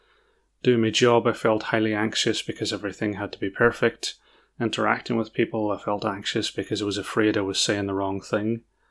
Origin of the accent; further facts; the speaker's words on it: Northern Ireland, United Kingdom; now in England; I'm in my 40s. I live in England. In case the accent isn't obvious, I grew up in Northern Ireland.